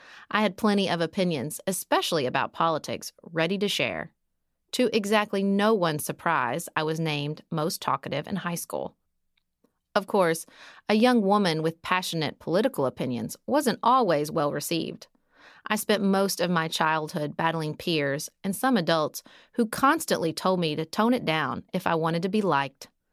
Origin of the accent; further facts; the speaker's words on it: Paducah, Kentucky, United States; when I convinced my husband, Nicholas, to move to my hometown of Paducah, Kentucky, before the birth of our first son.